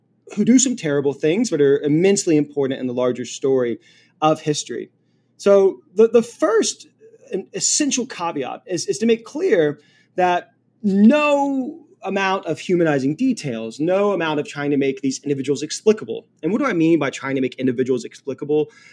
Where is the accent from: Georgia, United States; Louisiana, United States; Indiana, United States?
Louisiana, United States; but I am from Louisiana